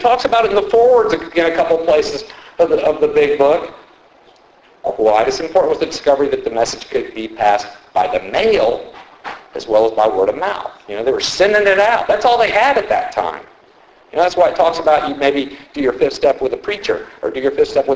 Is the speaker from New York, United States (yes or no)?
no; Houston, Texas, United States; now in Austin, United States; That's how I ended up in Austin, Texas. I'm originally from Houston.